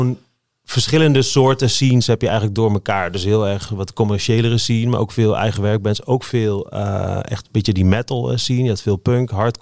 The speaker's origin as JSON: {"language": "Dutch", "town": "Hengelo", "region": "Overijssel", "country": "Netherlands", "tie": "born or raised there", "said": "In Hengelo, in Overijssel. Ja, ik ben geboren in Hengelo, aan de Antoniusstraat. En dat was een straat waar best wel veel muzikanten ook woonden."}